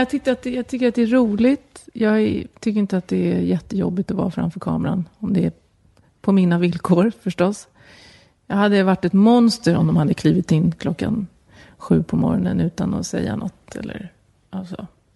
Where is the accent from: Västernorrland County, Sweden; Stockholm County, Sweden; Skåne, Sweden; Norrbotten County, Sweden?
Stockholm County, Sweden; Solna; Ja, jag växte upp i Solna